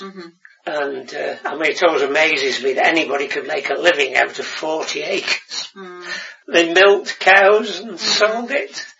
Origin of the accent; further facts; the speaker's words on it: Macclesfield, North West England, United Kingdom; Cophurst Farm, Sutton, age 73. I was born in Macclesfield. The old part of Macclesfield used to be Sutton on the old boundary.